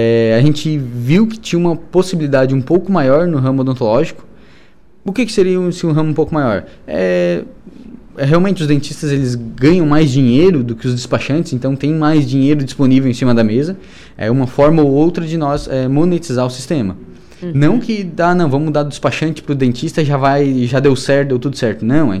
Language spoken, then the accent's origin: Portuguese; Praia Grande, Santa Catarina, Brazil; a gente vem de Praia Grande, é uma cidadezinha com 7 mil habitantes aqui da divisa com o Rio Grande do Sul.